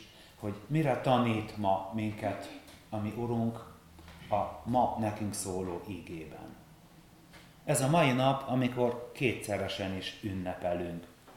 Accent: Hungary; Ezen a napon megerősödhetünk abban, hogy magyarok vagyunk, egy olyan nemzet tagjai, amelynek már a puszta megmaradása is hős tett több mint egy évezrede.

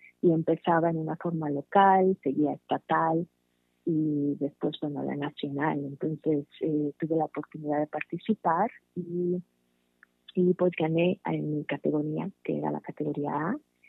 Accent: Mexico; now in Fort Collins, United States; Pues soy pianista mexicana, soy músico mexicano, soy solista.

